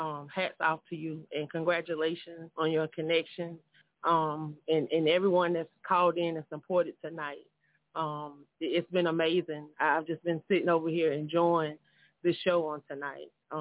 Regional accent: Myrtle Beach, South Carolina, United States; now in Union City, United States; I'm actually calling from Union City tonight by way of Myrtle Beach, South Carolina.

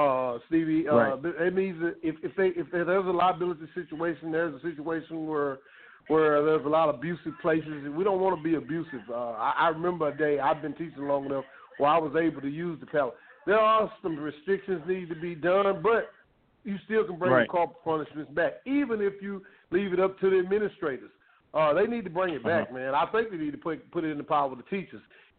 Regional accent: Jonesboro, Louisiana, United States; I've been a teacher. I'm from Jonesboro, Louisiana. I attended Grambling mm-hmm. State University.

